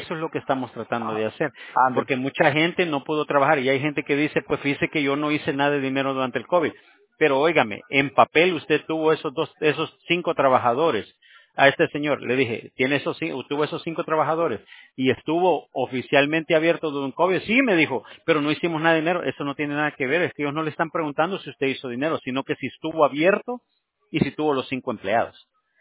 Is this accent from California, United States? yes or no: yes; California, United States; Yo soy de aquí, de California.